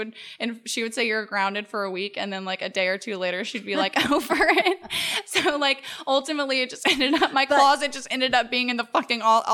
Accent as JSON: {"language": "English", "region": "the South", "country": "United States", "tie": "born or raised there", "said": "especially growing up in the South, where I grew up around people who had to lie to their parents constantly"}